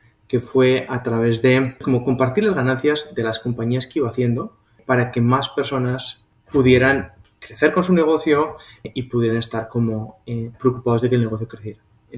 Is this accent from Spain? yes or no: yes; Pamplona, Navarre, Spain; yo soy de Pamplona. Pamplona es una ciudad pequeñita que está al norte de España, cerquita de Francia, y que es conocida por los Sanfermines.